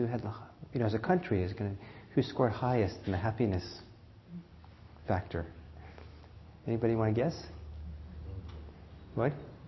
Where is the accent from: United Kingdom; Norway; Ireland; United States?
Norway; I'm originally from Norway.